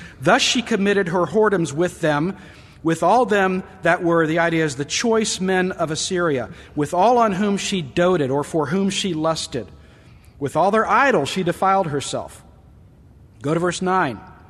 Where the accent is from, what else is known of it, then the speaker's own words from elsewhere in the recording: Southern United States, United States; I just dote upon boiled peanuts. because I'm a Southerner.